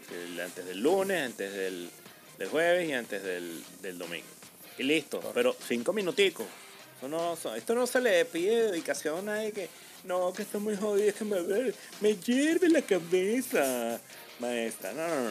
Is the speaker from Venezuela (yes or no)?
yes; Venezuela; porque como somos todos venezolanos, todos estamos pensando primero que nos van a joder